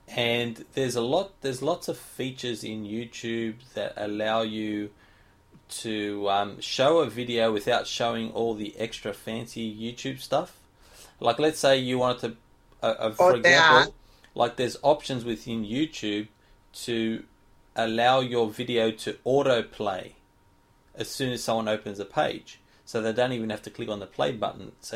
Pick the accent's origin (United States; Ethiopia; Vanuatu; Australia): Australia; accent: Australian; Yep, sorry, it's my Aussie accent. Sorry.